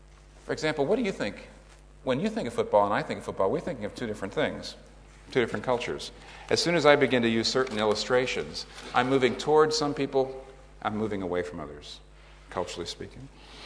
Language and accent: English; United States; I know that to some degree I've over-adapted my Christianity to my Americanness.